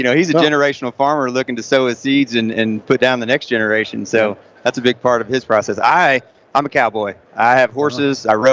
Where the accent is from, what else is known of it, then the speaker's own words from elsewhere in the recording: Missouri, United States; You know, being from Missouri, I'm a long ways from Kansas City.